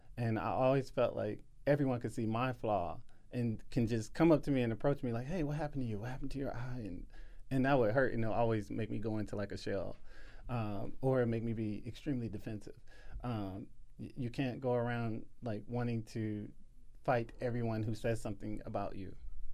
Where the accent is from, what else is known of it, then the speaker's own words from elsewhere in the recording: Milwaukee, Wisconsin, United States; I grew up in Milwaukee, Wisconsin, ironically in the Sherman Park area. I had a pretty good childhood